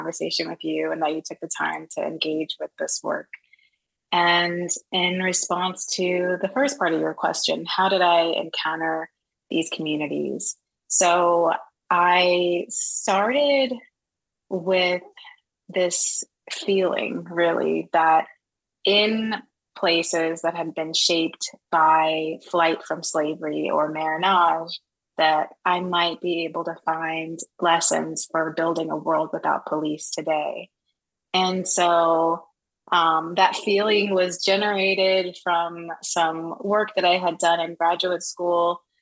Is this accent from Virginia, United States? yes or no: yes; Virginia, United States; I grew up in Fairfax County.